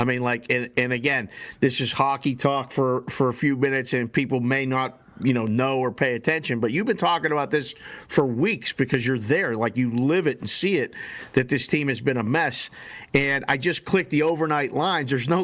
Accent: Pittsburgh, Pennsylvania, United States; I grew up in Pittsburgh, but I know Stan Smeal.

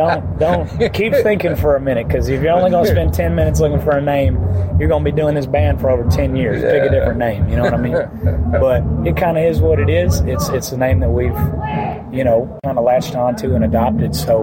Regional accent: Texas, United States; there are a lot of things growing up in Texas that I didn't agree with.

